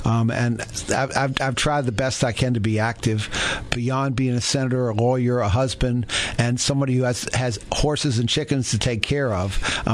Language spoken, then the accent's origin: English; Bath County, Virginia, United States; also born or lived in Richmond; I grew up in Bath County on my mother's father's farm in the eastern part of the county.